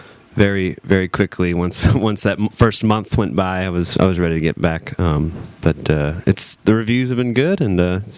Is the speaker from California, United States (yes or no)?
no; Eureka, Missouri, United States; moved away as an adult; also born or lived in Chicago / Boston; I grew up in Missouri till I was about 21. Been about 40 minutes southwest of St. Louis in this town called Eureka. And moved to Chicago for a little bit. And then Boston for a bit